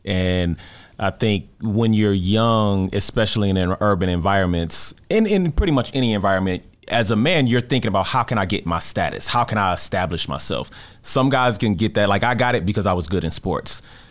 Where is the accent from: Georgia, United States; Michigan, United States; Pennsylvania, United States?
Michigan, United States; Detroit; I grew up in Detroit.